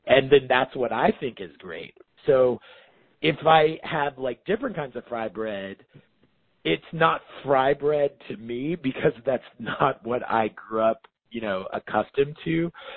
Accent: Oklahoma, United States; And, you know, I grew up in Oklahoma.

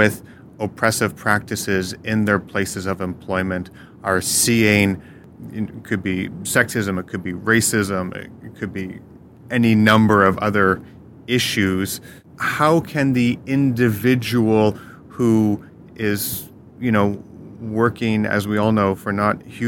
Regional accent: Toronto, Ontario, Canada; particularly growing up in Toronto and working in Toronto

